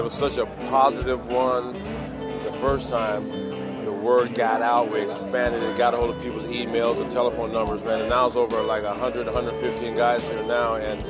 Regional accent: Santa Rosa, California, United States; growing up in Santa Rosa

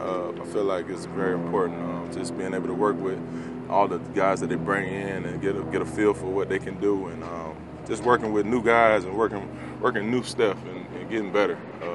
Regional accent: Florida, United States; I grew up in Florida, man. I had 18 years to go out and walk on the sand and beach sand and stuff.

